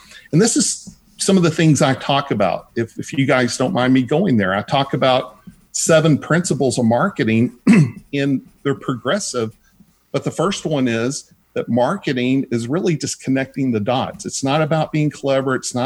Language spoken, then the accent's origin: English; Texas, United States; accent: Texas; Yeah, I'm from Texas.